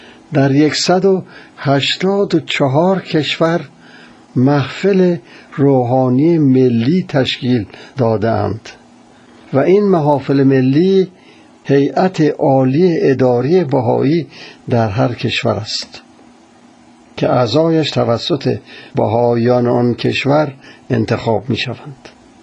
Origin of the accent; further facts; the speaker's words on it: Iran; آیا ما که ایرانی هستیم نباید بدانیم